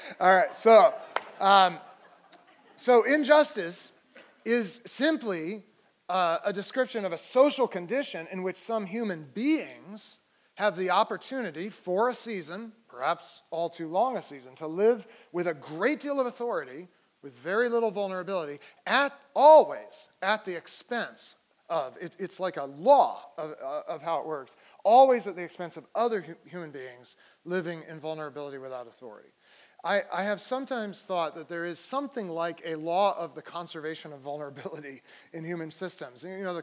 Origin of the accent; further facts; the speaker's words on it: Needham, Massachusetts, United States; if you ask me where I'm from, I think I'm from Needham, even though I actually only lived there during high school, but high school is significant years.